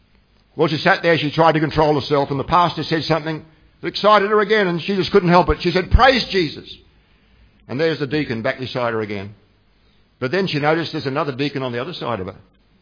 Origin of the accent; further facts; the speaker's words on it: Australia; Well, I'm Aussie, I'm not Asian, I'm Aussie.